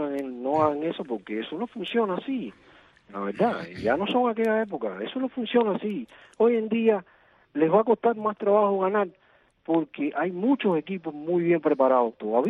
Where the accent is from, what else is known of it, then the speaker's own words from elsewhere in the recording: Cuba; Yo como cubano simpatizo con Ávila, un compatriota